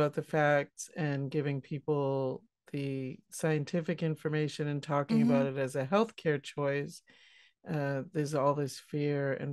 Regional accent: Northeast, United States; Well, I think, you know, growing up in the Northeast

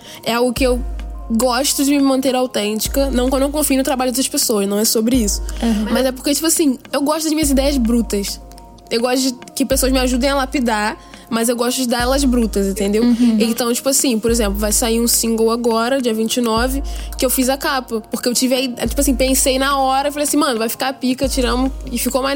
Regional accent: Queimados, Rio de Janeiro, Brazil; Sou de Queimados.

